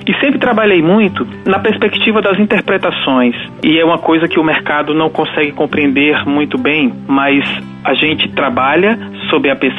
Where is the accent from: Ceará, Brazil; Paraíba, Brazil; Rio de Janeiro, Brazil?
Ceará, Brazil; Fortaleza; also born or lived in São Paulo; Resido em Fortaleza, residi em São Paulo pelo período de 2 anos aproximadamente, 2 anos e meio